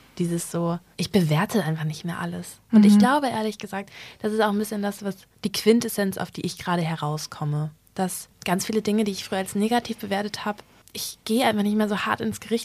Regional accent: Northern Germany, Germany; ich komme aus dem Norden und ich komme aus so Handballgefilden

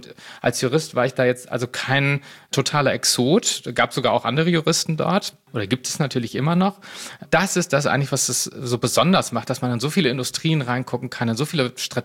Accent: Cologne, North Rhine-Westphalia, Germany; weil ich bin Kölner und Rheinländer und als Kölner trägt man immer sein Herz auf der Zunge

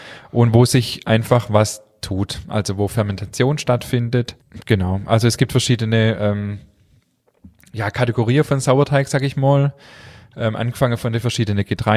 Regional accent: Germany

